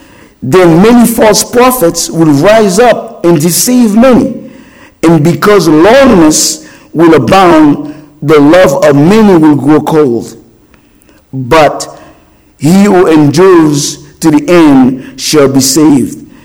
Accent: Haiti; I'm from Haiti.

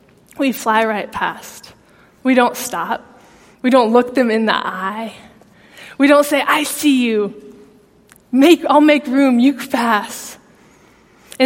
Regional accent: California, United States; now in Michigan, United States; So I'm from California originally. I have been here now, which seems like a long time, 15 years. So this is home now. But when I came to Michigan 15 years ago

